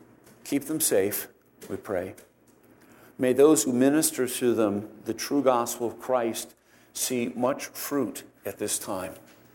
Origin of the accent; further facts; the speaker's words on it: United States; I grew up on the Delaware River, but I've never seen its hands anywhere.